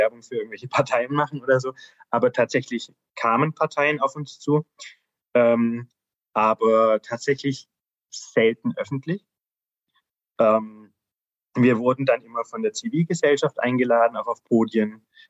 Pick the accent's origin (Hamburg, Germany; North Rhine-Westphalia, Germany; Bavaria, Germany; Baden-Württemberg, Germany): Baden-Württemberg, Germany; ich bin aus Baden-Württemberg